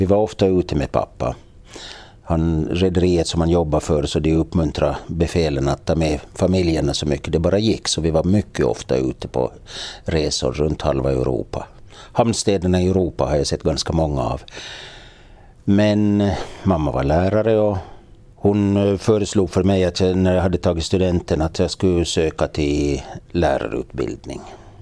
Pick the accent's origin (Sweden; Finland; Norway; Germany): Finland; Åland; Jag är född och uppvuxen på Åland. Mina föräldrar var båda närpesbor